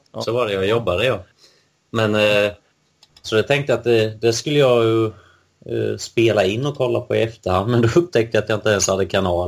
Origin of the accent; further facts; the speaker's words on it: Eksjö, Jönköping County, Sweden; Vi är från Eksjö då. Så det är, ja, både Vetlanda och Nässjö är nära.